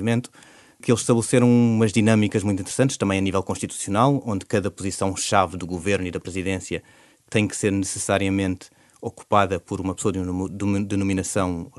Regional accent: Portugal; senti muita proximidade comigo enquanto português

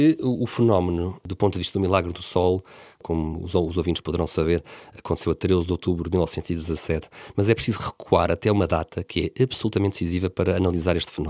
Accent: Portugal; mas este texto em português existe, eu sou português

